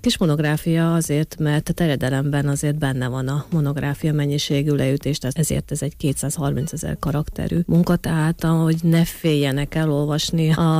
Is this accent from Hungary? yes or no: no; Sárosoroszi, Zakarpattia Oblast, Ukraine; Hát így alakult, hogy sem a szülőfalumnak, Sárosoroszinak, sem Nagybereknek nincs